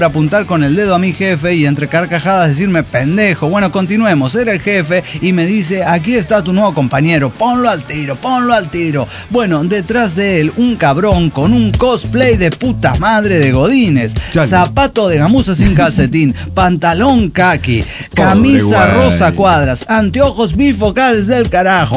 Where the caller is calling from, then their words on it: Puebla, Mexico; de Puebla, México.